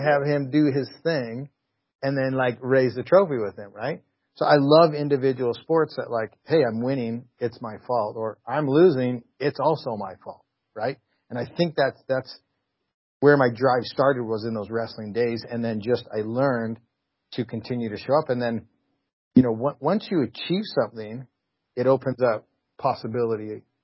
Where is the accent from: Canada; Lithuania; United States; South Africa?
Canada; So I grew up in Canada, loved sports, don't have any brothers